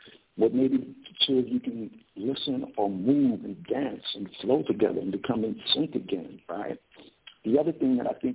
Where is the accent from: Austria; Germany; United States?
United States; Harlem, New York; also born or lived in South Bronx; I grew up in Harlem, South Bronx, so I don't care any major city that you're at.